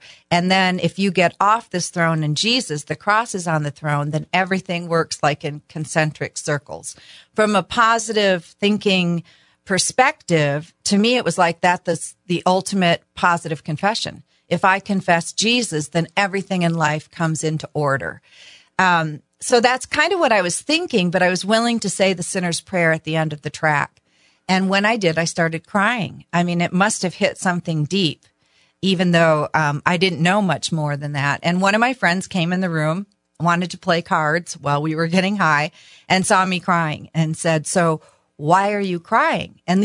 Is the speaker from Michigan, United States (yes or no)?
yes; Ludington, Michigan, United States; I can remember in my hometown of Ludington